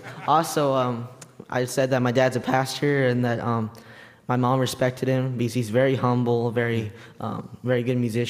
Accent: Lynchburg, Virginia, United States; born there; I was born in Lynchburg, Virginia, so I was born in America.

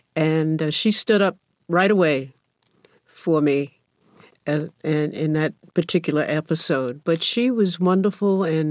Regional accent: New York, United States; I lived 164th Street, which is more Washington Heights. So where I lived, it was predominantly a black neighborhood

